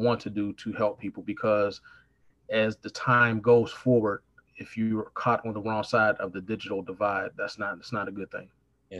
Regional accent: Pittsburgh, Pennsylvania, United States; also born or lived in North Carolina / Michigan / Virginia; I was born in North Carolina, moved up to Michigan, left there when I was three, Pittsburgh, Pennsylvania.

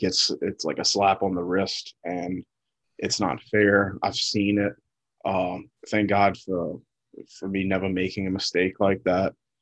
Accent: the South, United States; But for me, growing up in the South, you know, they make from very young

